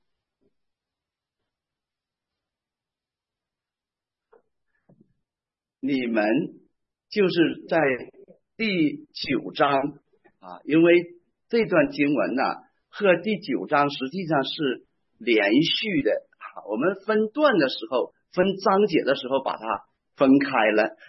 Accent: Northeast China, China; accent: Northeastern; 好像我们东北话说有几把刷子的哈

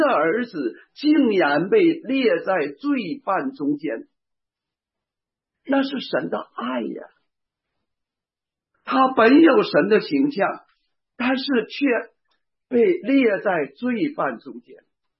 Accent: China; 我们从大陆来的，特别我那个年代，可能大家会有这个印象啊

